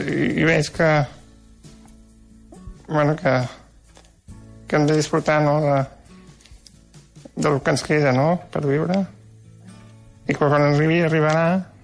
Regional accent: Sabadell, Catalonia, Spain; vaig néixer el 1945, soc de Sabadell

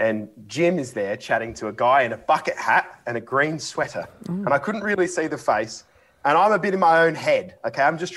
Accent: Australia; is my mate from Australia. And Brad goes, well, he's definitely from Australia, sort of making fun of my accent there.

